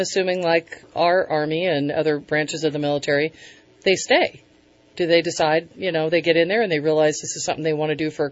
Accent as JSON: {"language": "English", "region": "Connecticut", "country": "United States", "tie": "born or raised there", "said": "I grew up in Connecticut. I took Bill back there one time, and they were snippy with him."}